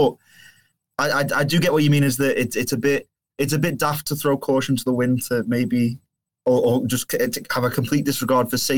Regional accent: Liverpool, North West England, United Kingdom; journalism student from the UK, but I mean, I'm a practicing journalist. I'm from Liverpool originally, but I'm currently on a year abroad at the University of Oklahoma. So this is my first time in the US

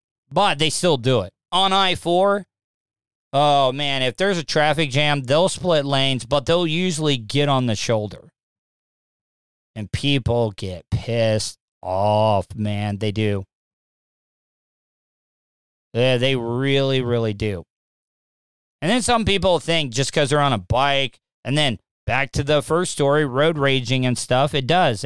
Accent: Florida, United States; but me being born and raised in Volusia County, in Florida, I know how important the bikers are.

